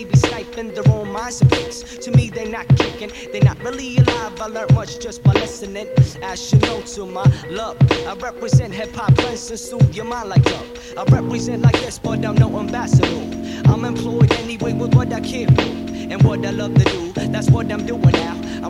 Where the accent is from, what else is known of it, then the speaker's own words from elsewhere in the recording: Stockholm, Stockholm County, Sweden; But I'm from Sweden, Stockholm.